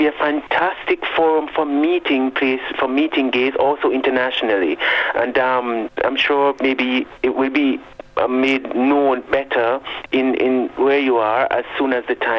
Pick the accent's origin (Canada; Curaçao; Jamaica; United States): Jamaica; I'm from Jamaica, so, and we have a Brit just at the Commonwealth with cricket and all that sort of a thing, sports